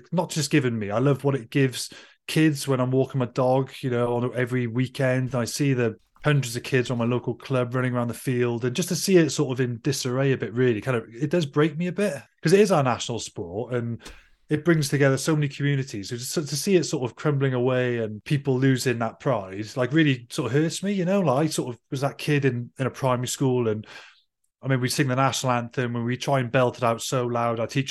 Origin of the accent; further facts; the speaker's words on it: Wales, United Kingdom; as a Welshman